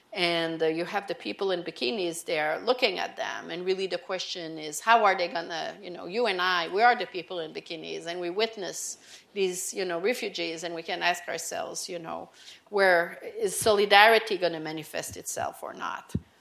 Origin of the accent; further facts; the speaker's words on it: Canada; as a Canadian, when I was a teenager